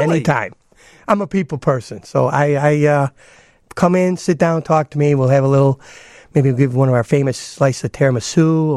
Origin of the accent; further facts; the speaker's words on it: Chicago, Illinois, United States; youngest daughter went to school out in Arizona, and we were in Arizona, and one thing led to another, and we're from Chicago.